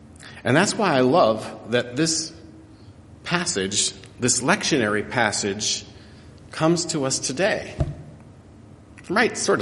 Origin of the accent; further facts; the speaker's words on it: Big Timber, Montana, United States; in my hometown of Big Timber, I know half of the people